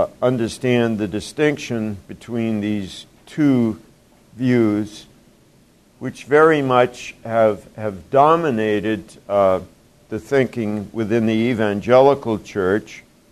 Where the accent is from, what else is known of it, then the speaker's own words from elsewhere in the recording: Boston, Massachusetts, United States; I grew up in the Boston area.